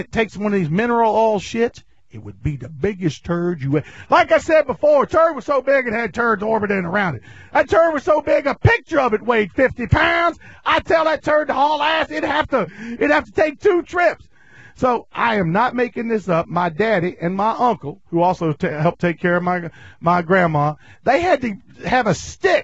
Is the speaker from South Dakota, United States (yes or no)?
no; Danville, Virginia, United States; This is when I'm a little kid growing up in Danville, Virginia, where I grew up.